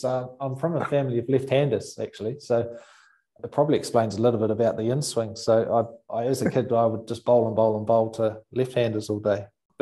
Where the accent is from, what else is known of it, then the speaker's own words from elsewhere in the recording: New Zealand; those are the great memories, I suppose, as a kid growing up in New Zealand, all the backyards and great summers.